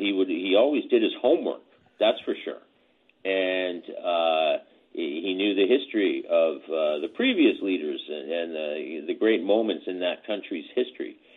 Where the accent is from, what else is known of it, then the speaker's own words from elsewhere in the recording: Canada; what really impressed me as a student of history and as a Canadian was his effectiveness on the international scene.